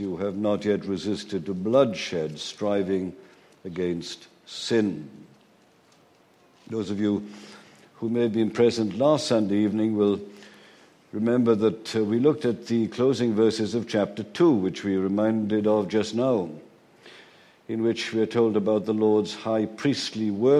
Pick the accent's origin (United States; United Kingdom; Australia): United Kingdom; Wales; accent: Welsh; And I hope you don't get too many difficulties with my Welsh accent.